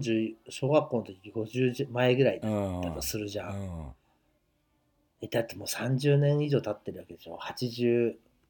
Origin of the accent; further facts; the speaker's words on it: Mie, Japan; 俺が三重県で育った時に、